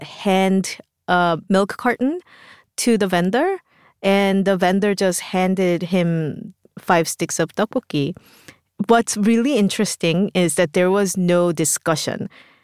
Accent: South Korea; English is a second language; When I was first grade, I was allowed to start walking to school by myself, and I always chose the route that walked through the traditional food market.

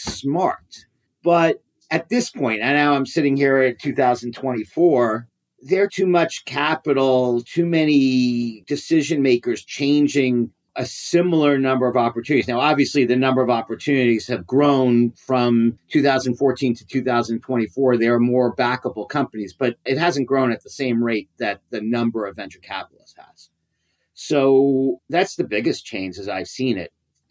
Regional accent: New York, United States; moved away as an adult; now in Berkeley, United States; Yes, I grew up in New York. I came out here to go to law school, although I live in Berkeley.

